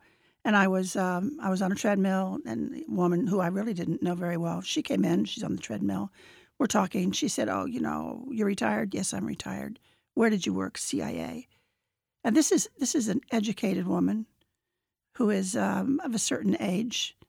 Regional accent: Wichita, Kansas, United States; I'm from Wichita, Kansas.

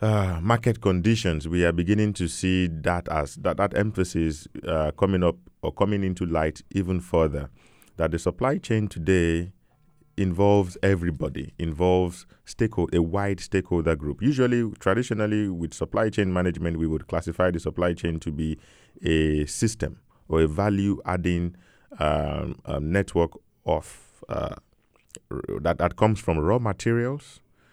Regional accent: Ibadan, Oyo, Nigeria; now in United Kingdom; You know, I'm originally from Nigeria, from a city called Ibadan. I was born and raised in Ibadan. Ibadan is a huge city in West Africa, in Nigeria. Nigeria is a country in West Africa. And growing up in Ibadan, moving to the UK

